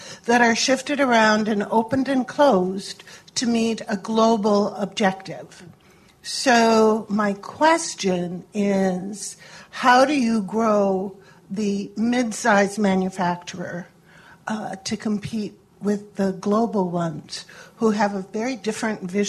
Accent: Wisconsin, United States; I come from the Fox River Valley of Wisconsin, which is heavily paper manufacturing as well as port industries.

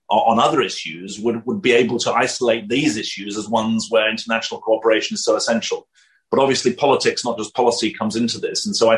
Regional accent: United Kingdom; now in United States; I'm a European, obviously, although I live and work in the US, I'm still a European, even though I'm a Brit, despite Brexit.

